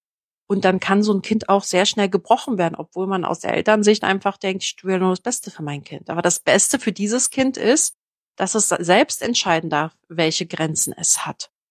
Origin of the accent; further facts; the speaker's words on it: Berlin, Germany; Ich bin ja in Berlin groß geworden, im Berliner Plattenbau.